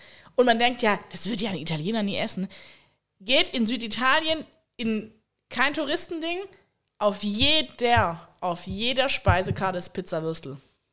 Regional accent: Germany; Als Deutsche

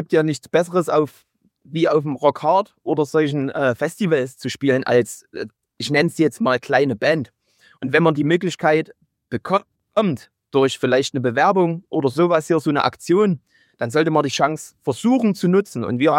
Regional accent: Chemnitz, Saxony, Germany; Wir kommen aus Chemnitz, wo du auch herkommst, anscheinend.

